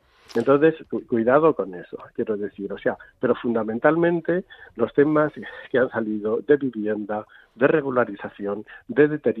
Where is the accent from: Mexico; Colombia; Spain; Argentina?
Spain; moved away; cuando tú te vas a hacer la renovación del pasaporte como español aquí en nuestros países, en estos países de emigración